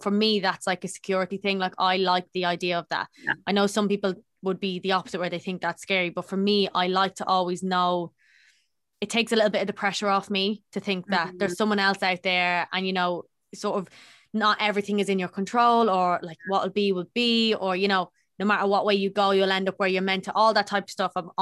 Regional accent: Ireland; I was brought up Catholic, obviously I'm Irish, so it's just general that I was going to be Catholic and all

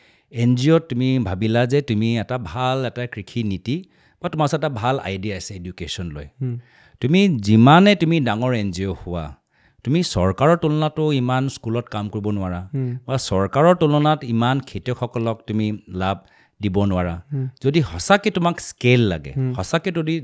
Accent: Assam, India; মই য'তে আছোঁ মই অসমীয়া হিচাপে আছোঁ।

